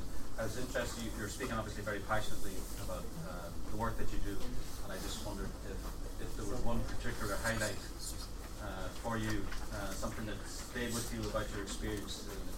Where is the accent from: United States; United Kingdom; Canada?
United Kingdom; Northern Ireland; I'm from Northern Ireland